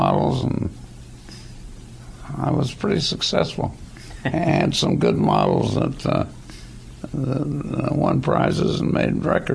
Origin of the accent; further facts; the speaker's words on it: Hutchinson, Kansas, United States; born there; I was born in Hutchinson, Kansas, in 1924, October 24th, 1924.